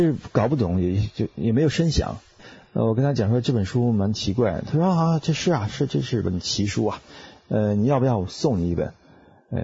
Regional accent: China; moved away; 他看一眼看出来我是从大陆刚刚出来的

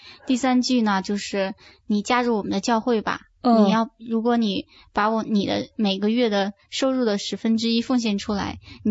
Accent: China; now in Singapore; 他就问我是不是刚从国内过来。我说是的。

